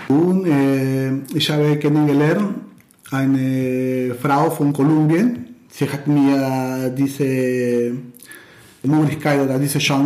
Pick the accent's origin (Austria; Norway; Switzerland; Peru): Peru; German is a second language; now in Germany; Ich komme aus Peru, ja.